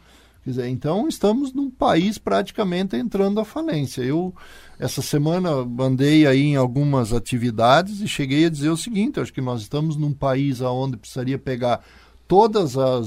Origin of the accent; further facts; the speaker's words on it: Brazil; mais vergonha a gente tem de dizer que a gente é brasileiro